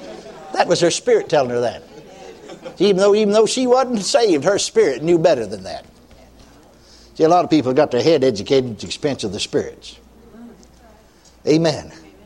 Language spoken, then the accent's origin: English; Texas, United States; Remember there in my hometown, or my home county, Collin County, Texas, just county north of Dallas County.